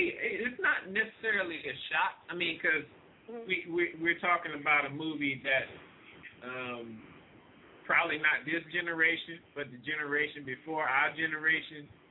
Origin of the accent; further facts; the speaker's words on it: New Orleans, Louisiana, United States; I'm from New Orleans. You ain't got to sugarcoat it.